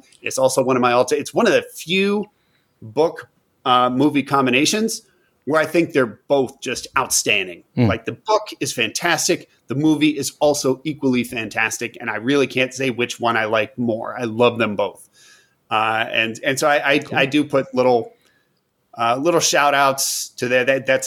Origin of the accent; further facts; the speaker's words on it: West Virginia, United States; I'm from West Virginia. I grew up in a small town in West Virginia.